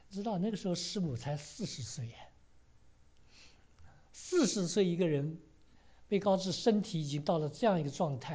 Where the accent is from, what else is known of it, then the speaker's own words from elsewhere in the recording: China; 因为我们中国人有句话说，江山易改，本性难移